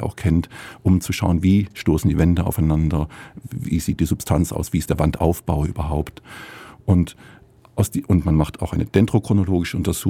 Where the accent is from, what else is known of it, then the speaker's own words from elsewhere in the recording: Baden-Württemberg, Germany; also born or lived in Franconia; Ich bin aufgewachsen im Südwesten, im Südbaden. Gebürtig aus dem Fränkischen und dann ging es in der Jugendzeit so quer durch Süddeutschland.